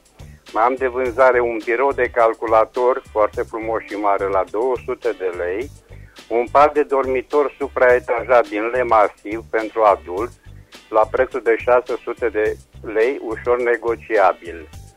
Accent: Reșița, Caraș-Severin, Romania; din Reșița și am și eu de vânzare următoarele.

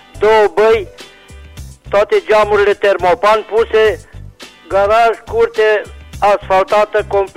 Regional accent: Reșița, Caraș-Severin, Romania; Bună ziua … de la Reșița, cartier Cutare.

